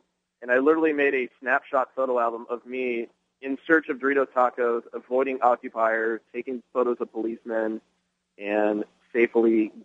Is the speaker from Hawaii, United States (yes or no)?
no; Bakersfield, California, United States; also born or lived in Livermore / San Leandro / Stockton; I was born in Livermore, which is about 40 miles outside of Oakland. But I also live in San Leandro, which is right next to Oakland. So Stockton for a bit. And then, but yeah, the vast majority of my life was actually in Bakersfield